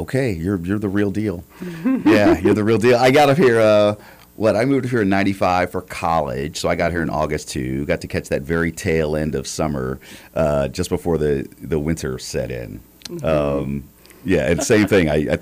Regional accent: Virginia, United States; I'm from Virginia.

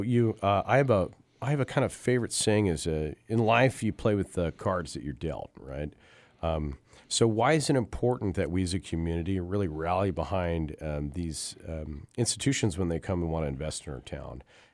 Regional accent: Kirkland, Washington, United States; moved away as an adult; I grew up in the Seattle suburb of Kirkland, you know, made famous by Costco

